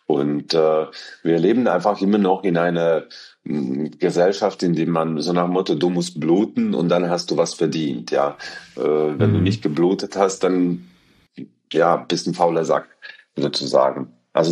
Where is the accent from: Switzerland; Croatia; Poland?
Croatia; first language Croatian; German is a second language; seine Eltern kommen aber aus demselben Ort, wo ich herkomme, aus Kroatien. Er spricht fließend Kroatisch mit meinem Dialekt auch